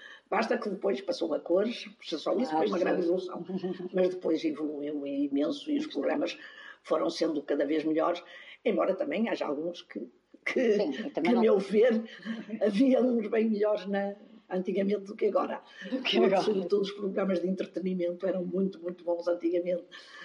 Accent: Porto, Norte, Portugal; porque eu sou do Porto

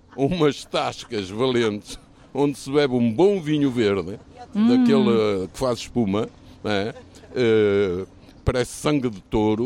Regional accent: Guimarães, Norte, Portugal; Olha, nós viemos de Guimarães, que é a cidade mais bonita do mundo.

